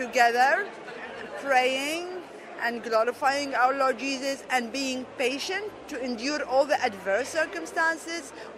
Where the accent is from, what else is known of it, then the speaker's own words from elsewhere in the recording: Baghdad, Baghdad Governorate, Iraq; We came from Baghdad via Beirut. We stayed overnight in Beirut, and we are so thrilled.